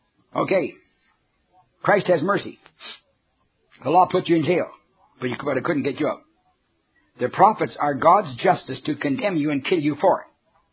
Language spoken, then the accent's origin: English; Canada; I'm a Canadian. I know where that stuff came from.